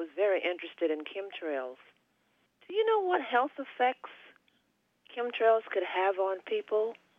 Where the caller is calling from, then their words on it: New York, United States; Hi, I'm calling from New York.